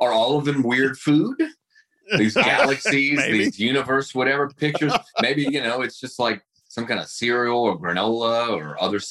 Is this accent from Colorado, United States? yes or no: no; Morgan City, Louisiana, United States; born there; I was born in Morgan City about probably 30 minutes, 45 minutes to the west.